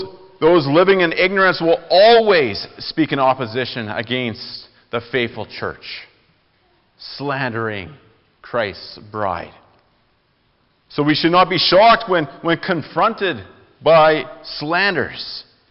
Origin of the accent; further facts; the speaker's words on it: Canada; As Canadian citizens, we may travel to other countries such as Australia or the States or Mexico.